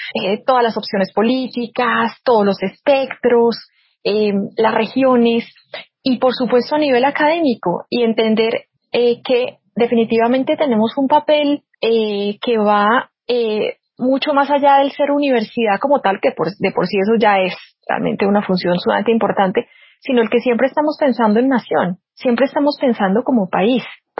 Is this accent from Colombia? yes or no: yes; Colombia; las relaciones internacionales nos permiten dimensionarnos como colombianos.